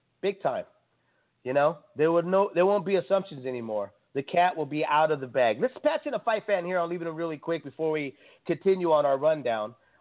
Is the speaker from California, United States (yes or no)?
yes; San Jose, California, United States; Look, I'm from the Bay. I'm from San Jose.